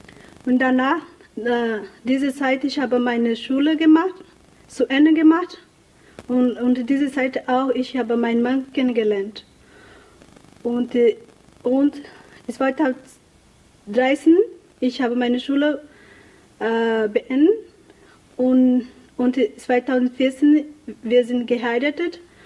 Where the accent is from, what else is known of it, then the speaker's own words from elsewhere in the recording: Brazil; German is a second language; now in Germany; ich bin 29 Jahre alt, ich komme aus Brasilien und ich bin Kulin-Indianerin. Ich bin im Dorf geboren und aufgewachsen.